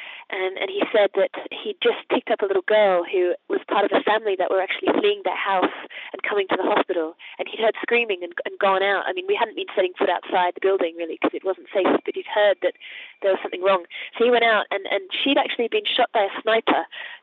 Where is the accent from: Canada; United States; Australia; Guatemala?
Australia; I'm from Australia.